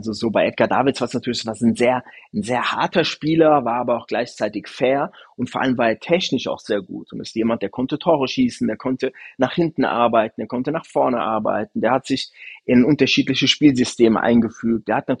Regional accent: Frankfurt, Hesse, Germany; ich bin ja im Stadtteil Goldstein groß geworden, also im Westen von Frankfurt

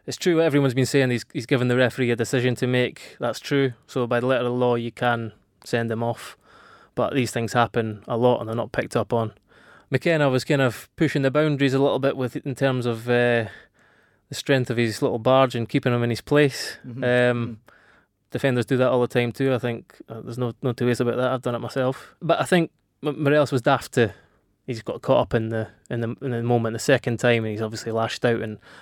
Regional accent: Scotland, United Kingdom; now in England; Well, I've been down south now for more than 15 years, so I think the game in Scotland's changed a lot in that time. I grew up watching

